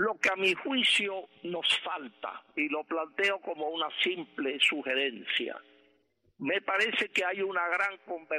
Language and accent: Spanish; Cuba; tú te diriges a mi pueblo cubano, donde quiera que te encuentres, sea dentro de nuestra isla esclavizada o en el exilio o en cualquier parte del mundo